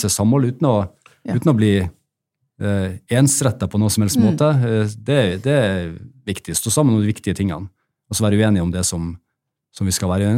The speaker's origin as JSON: {"language": "Norwegian", "town": "Bjerkvik", "region": "Nordland", "country": "Norway", "said": "Altså, jeg kommer jo fra Bjerkvik og å kjøre Oslo til Bjerkvik er 1500 kilometer."}